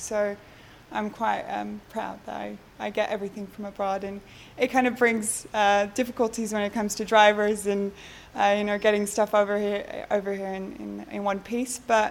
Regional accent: Amsterdam, North Holland, Netherlands; moved away as an adult; now in London, United Kingdom; I'm 25 years old, I'm from Amsterdam.

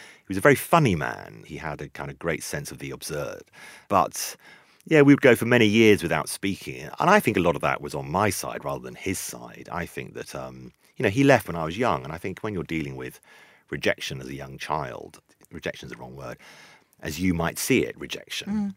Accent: United Kingdom; I am British. I've realised actually I am part British, but I am part other, and I am part Sudanese

